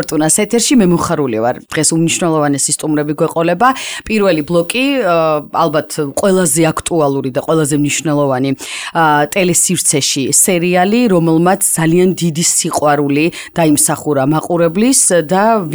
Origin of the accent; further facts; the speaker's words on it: Guria, Georgia; მე ძალიან გამეხარდა, მე თვითონ გურული ვარ სიმართლე